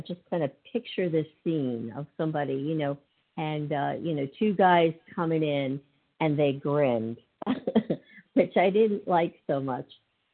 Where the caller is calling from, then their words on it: New Jersey, United States; I'm calling from New Jersey